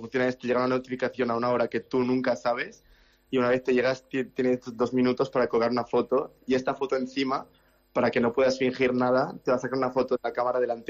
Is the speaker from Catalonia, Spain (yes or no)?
yes; Reus, Catalonia, Spain; Soy catalán, de Reus.